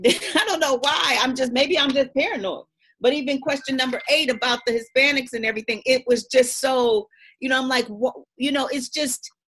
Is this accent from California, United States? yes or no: yes; Los Angeles, California, United States; I grew up in Los Angeles